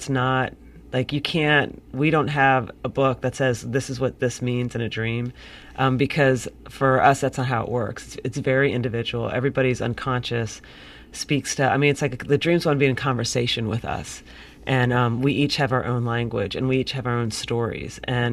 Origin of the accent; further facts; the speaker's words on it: Ohio, United States; I grew up in Ohio, and, you know, there's a lot of things that I believed about myself